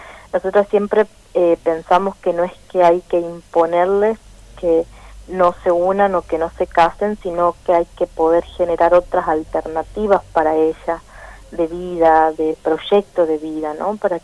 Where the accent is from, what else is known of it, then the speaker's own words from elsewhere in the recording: Tucumán, Argentina; Yo soy de Tucumán y nosotros trabajamos en Santiago, en Tucumán, en Salta, en Jujuy.